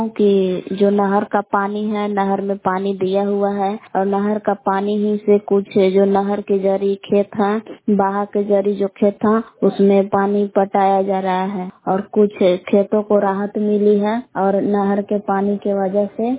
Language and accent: Hindi; Bilav, Bihar, India; मैं सरदर विग्राम बिलाव जिला कैमूर भगवान के निवासी हूँ।